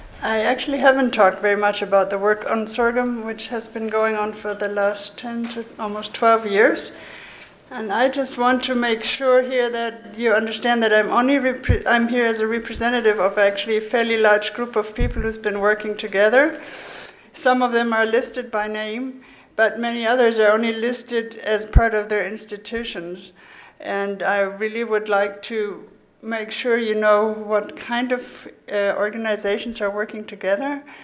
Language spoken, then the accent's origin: English; India; And I came from India, so I thought this was paradise.